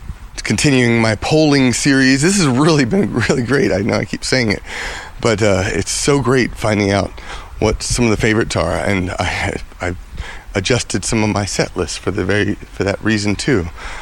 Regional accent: Maryland, United States; Growing up in Maryland, we had the forest, we called it, in our backyard

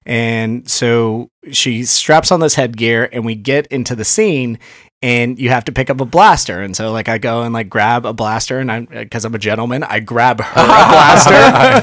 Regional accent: Texas, United States; I grew up in Texas, and it was like a big thing.

